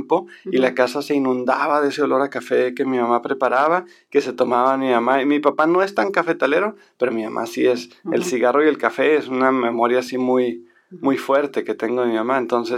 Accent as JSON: {"language": "Spanish", "region": "Sonora", "country": "Mexico", "said": "O sea, entiendan que yo soy sonorense"}